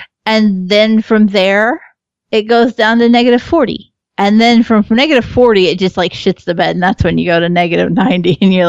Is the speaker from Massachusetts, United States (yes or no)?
no; Kentucky, United States; I'm from Kentucky. We get to -4. I'm fine with that.